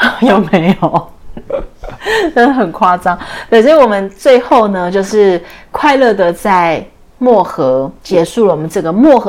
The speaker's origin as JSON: {"language": "Chinese", "country": "Taiwan", "said": "因为毕竟我们是台湾来的，我们要点台湾人的歌。"}